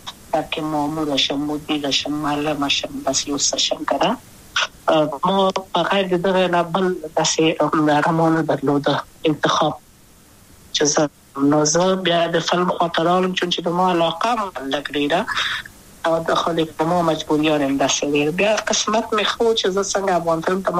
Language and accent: Pashto; Kabul, Afghanistan; also born or lived in Maidan Wardak; د کابل په تختپل سیمه کې یم او لویا شویم کابل که یم